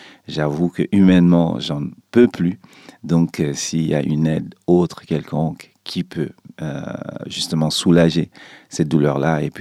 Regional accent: Cameroon; now in Canada; Alors moi, je suis un gars de Longueuil, pour ceux qui savent un peu le Canada. C'est une banlieue de Montréal, dans la province de Québec. Et donc, c'est là-bas que j'ai quitté le Cameroun pour rejoindre mes parents.

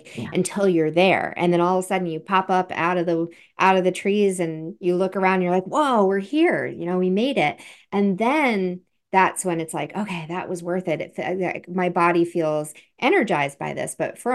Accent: Vermont, United States; Maybe it's because I grew up in Vermont in the mountains

